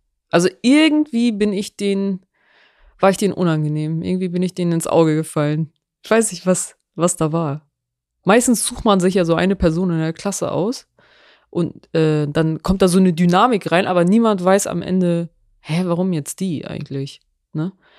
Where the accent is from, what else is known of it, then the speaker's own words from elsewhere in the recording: Geesthacht, Schleswig-Holstein, Germany; Ich bin in Schleswig-Holstein, Geesthacht groß geworden.